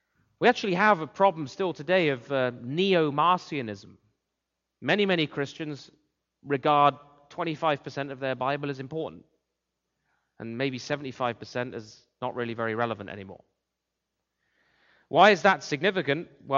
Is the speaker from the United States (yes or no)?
no; South West England, United Kingdom; I grew up in England, I grew up in Wiltshire.